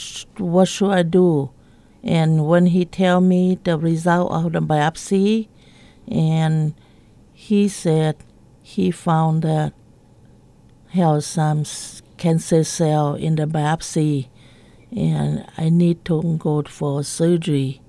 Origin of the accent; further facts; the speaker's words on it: Laos; English is a second language; moved away; Well, back in Laos, we never know anything about cancer.